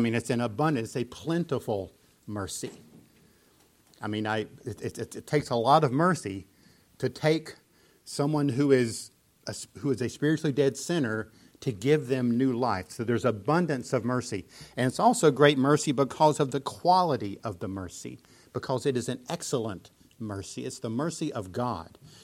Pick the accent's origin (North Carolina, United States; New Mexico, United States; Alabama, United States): North Carolina, United States; I was born 1954. The reason I wanted to be born then is because I was from North Carolina.